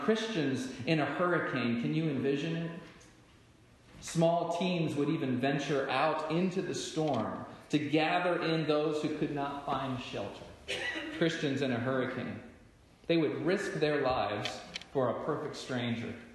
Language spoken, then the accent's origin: English; Gulf Coast, United States; Many of you know I grew up on the Gulf Coast